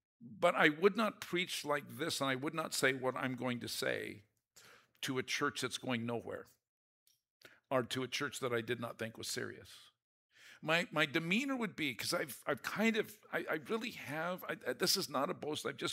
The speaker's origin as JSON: {"language": "English", "town": "Portland", "region": "Oregon", "country": "United States", "said": "I'm from Portland, Oregon. It's not as bad as they say on the news, but we have our stuff there."}